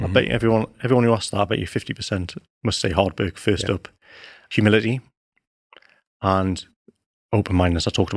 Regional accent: Newcastle upon Tyne, North East England, United Kingdom; Well, I grew up in Newcastle and you can't not love football.

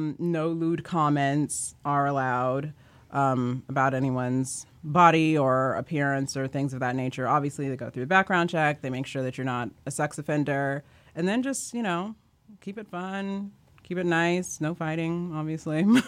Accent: Kansas, United States; I mean, I was used to it. I grew up in Kansas.

